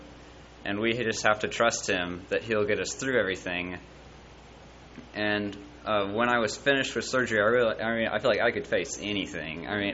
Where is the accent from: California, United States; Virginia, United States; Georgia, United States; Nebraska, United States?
Georgia, United States; Atlanta; we're from Atlanta, Georgia.